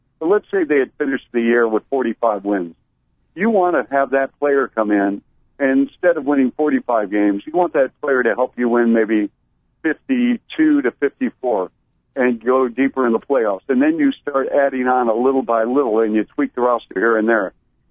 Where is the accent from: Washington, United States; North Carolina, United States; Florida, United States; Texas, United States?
Washington, United States; Bellevue; You have to remember, I grew up in Bellevue.